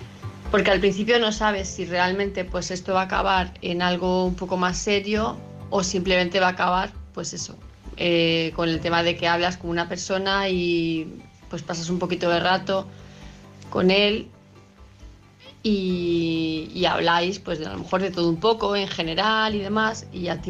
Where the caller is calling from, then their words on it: Palma de Mallorca, Balearic Islands, Spain; de Palma de Mallorca